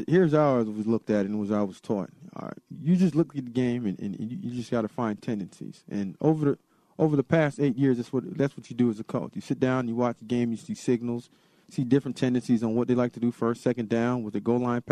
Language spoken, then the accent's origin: English; Silver Spring, Maryland, United States; You know what? I'm from Silver Spring, Maryland.